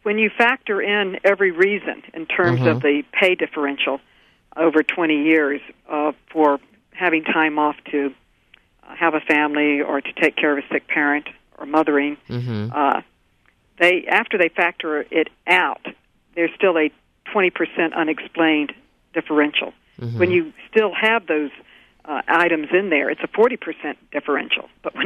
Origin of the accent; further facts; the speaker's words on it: New York, United States; many of whom came from New York State, my home state